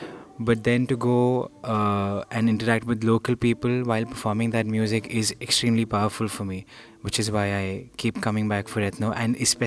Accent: India; from India, and I'm a singer primarily

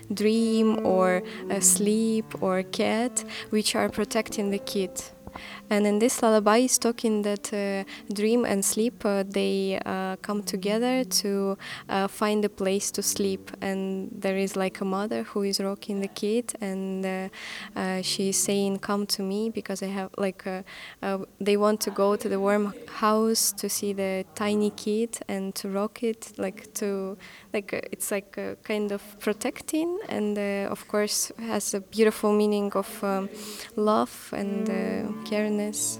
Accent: Ukraine; English is a second language; I'm from Ukraine and I play accordion.

